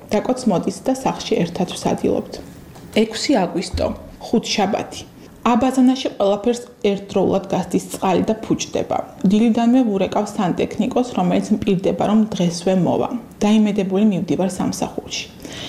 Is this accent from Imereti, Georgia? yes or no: no; Akhmeta, Kakheti, Georgia; ახმეტაში მივდივართ. ახმეტა ჩვენი მშობლიური ქალაქია და განსაკუთრებით მიყვარს.